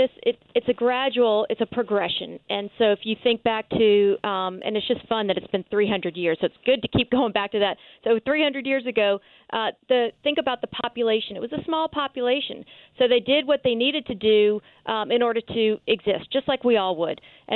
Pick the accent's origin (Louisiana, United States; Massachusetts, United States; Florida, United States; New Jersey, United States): Louisiana, United States; New Orleans; I am. I grew up in New Orleans.